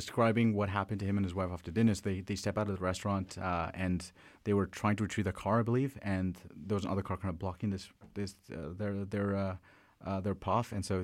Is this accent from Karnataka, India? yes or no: yes; Bangalore, Karnataka, India; I was born and raised in South India. The city that I spent most of my life in growing up was the city of Bangalore, which is in the Indian state of Karnataka in South India. And the language that we speak there is Kannada.